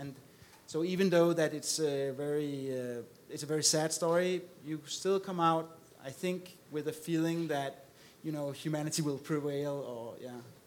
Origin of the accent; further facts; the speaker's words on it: Copenhagen, Capital Region of Denmark, Denmark; I'm from Copenhagen, Denmark